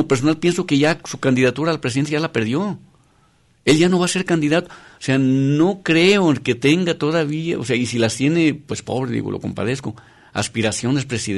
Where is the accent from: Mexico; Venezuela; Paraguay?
Mexico; qué tipo de México estamos viendo? Para mí la política en mi país se ha ido deteriorando a tal grado